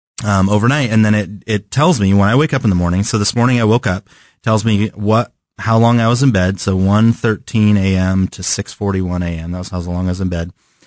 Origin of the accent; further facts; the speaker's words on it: California, United States; Maybe it's because I'm from California where the weather is pretty constant all the time.